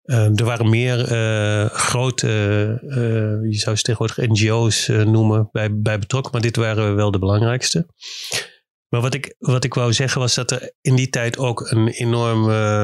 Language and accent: Dutch; Haaksbergen, Overijssel, Netherlands; Ik kwam uit Haaksbergen, dat is in Twente. Staat ook niet bekend om enige revolutionaire oprispingen of wat dan ook.